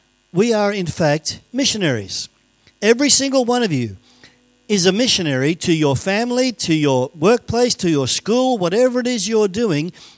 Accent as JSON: {"language": "English", "country": "Australia", "tie": "born or raised there", "said": "And I was raised in Australia. So my accent's going to go all over the place."}